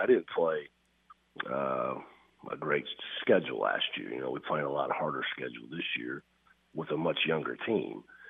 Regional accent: Iowa City, Iowa, United States; I grew up in the Big Ten in Iowa City, and my high school's fight song is

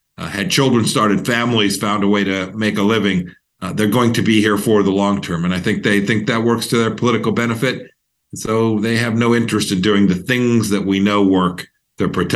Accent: Wichita, Kansas, United States; I'm from Wichita, Kansas. Wichita has 350,000 people.

